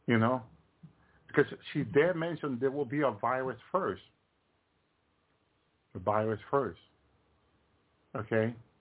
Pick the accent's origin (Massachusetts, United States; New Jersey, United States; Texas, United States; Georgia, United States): Massachusetts, United States; remember, I come from Massachusetts. Where's Moderna in Massachusetts?